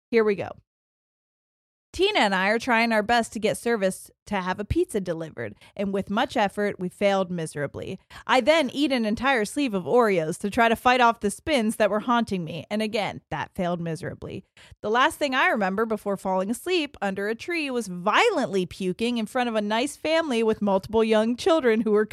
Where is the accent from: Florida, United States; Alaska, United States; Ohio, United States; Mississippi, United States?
Ohio, United States; I'm from Central Ohio